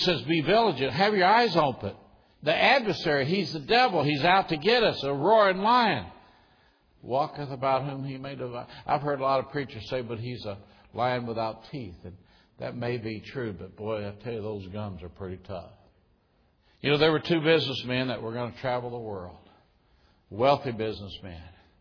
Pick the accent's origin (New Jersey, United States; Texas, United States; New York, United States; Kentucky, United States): Kentucky, United States; I shouldn't say this, but I saw it even in my home state of Kentucky.